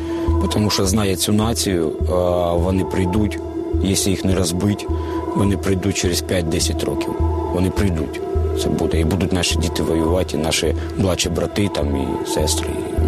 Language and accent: Ukrainian; Zaporizhzhia Oblast, Ukraine; Мотивує те, що мій дом в окупації. Я з Запорізької області. Мій район в окупації. Мої рідні в окупації.